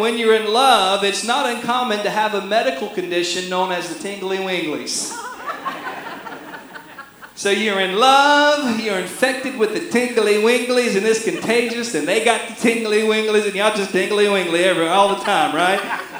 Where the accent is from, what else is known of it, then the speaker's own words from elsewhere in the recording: North Carolina, United States; In fact, growing up in North Carolina, I would always joke. I said, "I'll live anywhere. I'll live anywhere but Goldsboro.